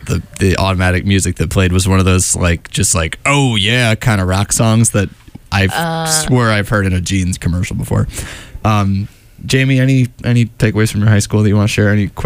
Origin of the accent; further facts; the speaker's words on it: Madison, Wisconsin, United States; I'm from Madison, Wisconsin.